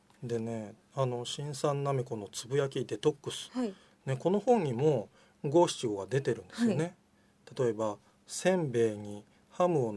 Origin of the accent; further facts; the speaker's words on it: Wakayama, Japan; 僕はこの和歌山出身で、はい、両親が熊野本宮っていう、はい、あの聖地なんで